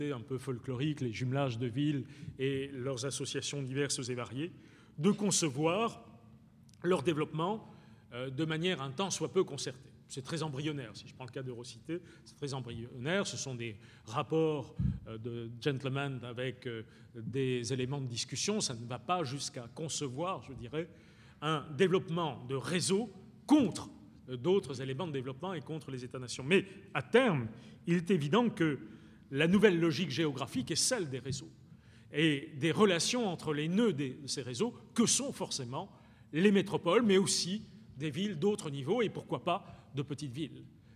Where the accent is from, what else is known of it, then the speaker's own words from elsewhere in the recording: France; nous sommes souvent, en tant que Français, pris dans une logique d'appréciation